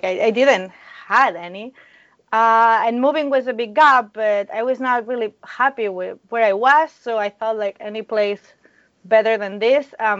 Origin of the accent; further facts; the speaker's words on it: Spain; So I'm from Spain. There is obviously, clearly, not animation in Spain.